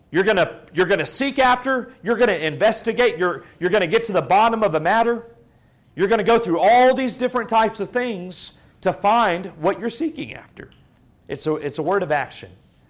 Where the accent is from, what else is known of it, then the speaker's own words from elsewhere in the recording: Houston, Texas, United States; I'm from Houston. We just don't really do that type of thing.